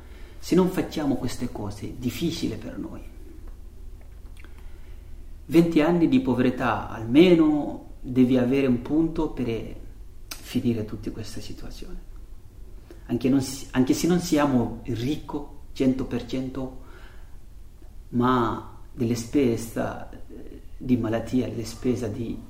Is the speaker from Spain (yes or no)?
no; Tambacounda, Senegal; Italian is a second language; vengo dal Senegal. Sono nato in Senegal, sono cresciuto in Senegal. Il mio regione si chiama Tambacounda, ma noi abitiamo un villaggio che si chiama Janna.